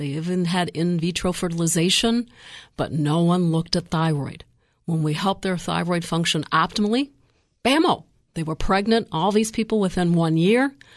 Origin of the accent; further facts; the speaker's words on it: Michigan, United States; now in Tampa, United States; I'm originally from Michigan, which is a fabulous state.